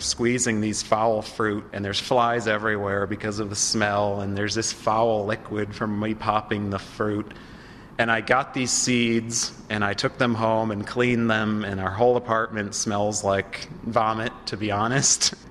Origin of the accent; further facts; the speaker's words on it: New England, United States; moved away; I grew up in New England and it's more... There's trees and it's quieter and there's less people.